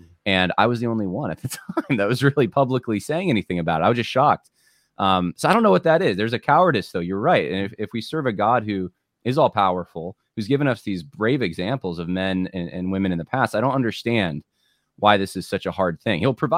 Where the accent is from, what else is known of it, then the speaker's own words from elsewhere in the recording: California, United States; Yeah, and I'm from California originally, so it hits home for me.